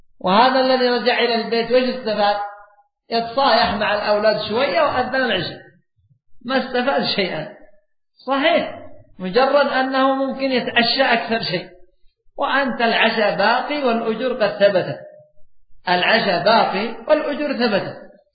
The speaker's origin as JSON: {"language": "Arabic", "country": "Yemen", "said": "أما عندنا في اليمن ما شاء الله بعضهم جالس على كرتون في الشارع للبرد والريح ومخزن"}